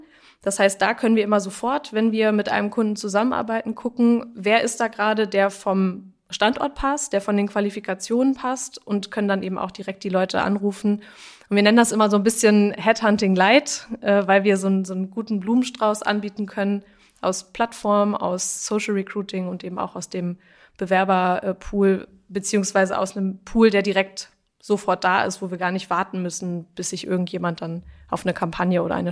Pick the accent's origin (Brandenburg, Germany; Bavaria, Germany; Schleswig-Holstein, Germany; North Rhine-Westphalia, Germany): Schleswig-Holstein, Germany; now in Greifswald, Germany; Ich komme aus Schleswig-Holstein.